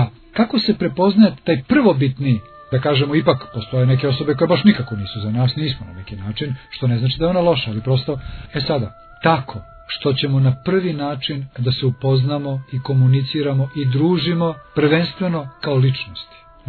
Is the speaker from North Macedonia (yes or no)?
yes; North Macedonia; Ja sam, ne znam, iz Makedonije.